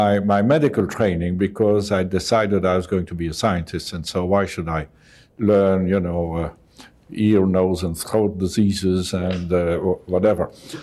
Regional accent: Belgium; also born or lived in England; Well, you know, I spent most of my life in Belgium. I was born in England, but I went to school in Belgium. My parents were Belgians. I'm a Belgian national, and so I attended a Jesuit school when I was a child

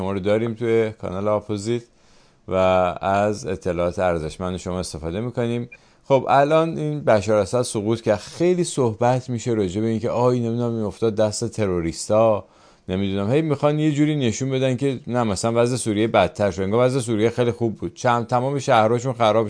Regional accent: Iran; اما برای ما که ایرانی هستیم

